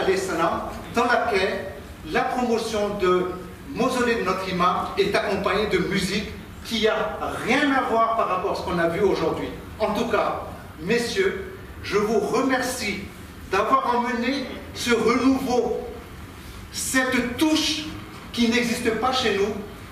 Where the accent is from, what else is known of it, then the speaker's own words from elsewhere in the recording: France; écoutez, vous me surprenez parce que chez nous en France